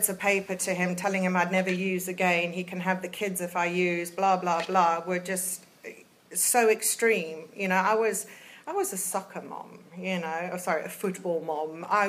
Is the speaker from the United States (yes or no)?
no; England, United Kingdom; They knew I came from England, you know, that was it.